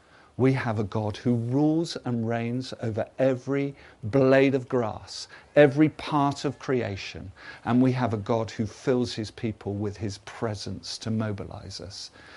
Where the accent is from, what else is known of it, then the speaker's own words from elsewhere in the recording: England, United Kingdom; I'm English, some of us English people are afraid to look like a fool for Jesus.